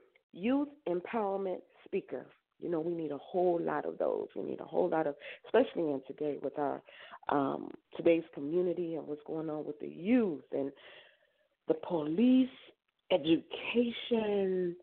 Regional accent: Chicago, Illinois, United States; And I'm not even from D.C. I'm straight from the Chi.

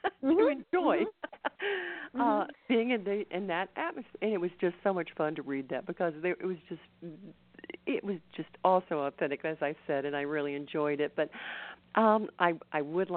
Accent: the South, United States; because I'm from the South also

